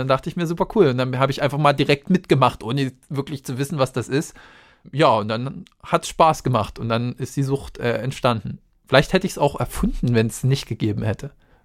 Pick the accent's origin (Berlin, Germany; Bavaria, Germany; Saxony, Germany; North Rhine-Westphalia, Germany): Bavaria, Germany; Erlangen; ich komme aus Erlangen